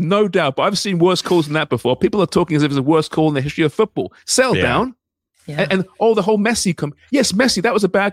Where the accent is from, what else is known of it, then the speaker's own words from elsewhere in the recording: England, United Kingdom; I'm English, therefore, what right do I have to criticize them?